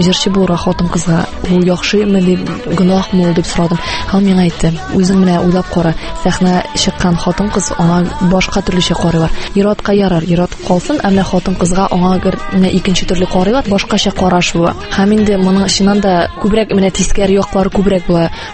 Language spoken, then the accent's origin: Tatar; Aznakayevo, Tatarstan, Russia; now in Kazan, Russia; Мин үзем Азнакай ягыннан инде, Азнакайда туып үстем. Хәзерге вакытта Казанда яшим.